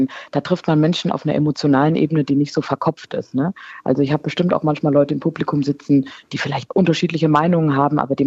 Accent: Rhineland-Palatinate, Germany; accent: Rheinhessisch; Also ich bin zweisprachig aufgewachsen, habe Weilerer Platt oder Rheuhessisch, wie man so schon sagt, nicht von meinen Eltern unbedingt gelernt, sondern von Weilerern.

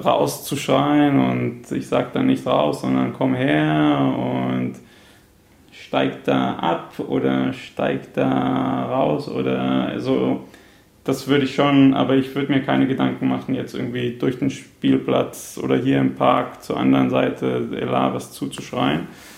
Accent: Germany; Ich habe mich nie geschämt zu sagen, ich bin in Deutschland aufgewachsen, ja, ich spreche Deutsch

